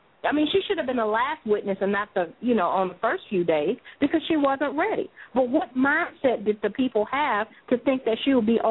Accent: Louisiana, United States; And I'm originally from Louisiana.

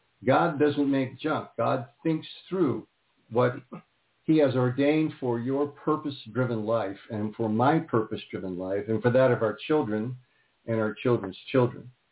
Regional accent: California, United States; at least for me and the environment that I was raised in here in Southern California

